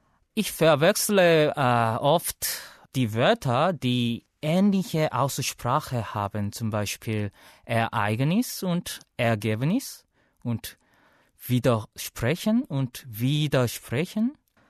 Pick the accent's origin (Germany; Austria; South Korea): South Korea; Seoul; German is a second language; Guten Tag … Ich komme aus Südkorea, die Hauptstadt von Korea, Seoul. Und ich wurde 1982 geboren.